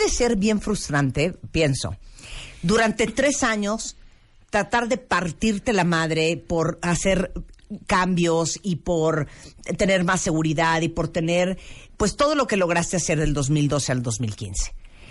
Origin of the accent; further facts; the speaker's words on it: Mexico City, Mexico; Hidalguense, somos Miguel Hidalguenses.